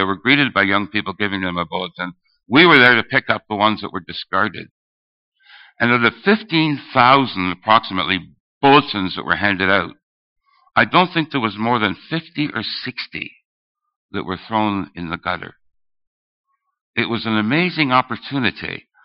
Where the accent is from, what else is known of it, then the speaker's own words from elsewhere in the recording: Burlington, Ontario, Canada; Now, you folk know that I'm from Burlington. You're from Timmins.